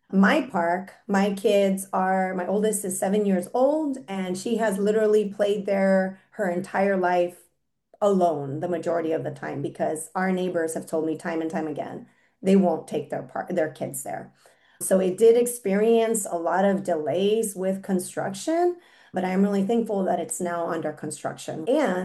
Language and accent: English; Madera, California, United States; I was born and raised in Madera.